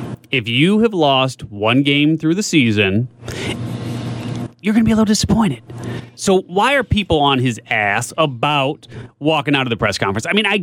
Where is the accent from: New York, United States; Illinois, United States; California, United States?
Illinois, United States; Chicago; I don't know if you remember this or not, but I'm from Chicago.